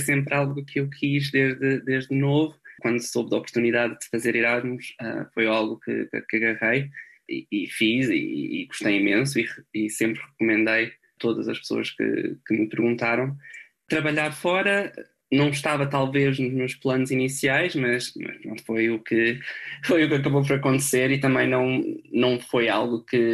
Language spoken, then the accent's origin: Portuguese; Lisbon, Portugal; apesar de adorar Lisboa, para mim, pronto, eu sei que sou um pouco tendencioso, porque é a cidade onde nasci, cresci